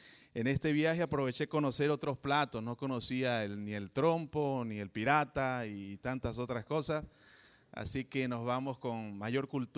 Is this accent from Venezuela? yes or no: yes; Venezuela; de San Antonio de los Altos, cerca de Caracas, Venezuela. Y bueno, ahora hay que decir, soy venezolano, viviendo en Venezuela aún